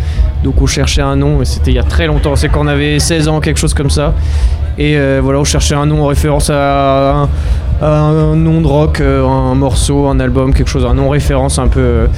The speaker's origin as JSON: {"language": "French", "town": "Brest", "region": "Brittany", "country": "France", "lives_now": "Nantes, France", "said": "Nous, en fait, on vient de Brest, donc on a commencé à faire de la musique et des concerts à Brest, et passé 2 ans là-bas, et c'est après qu'on a bougé à Nantes."}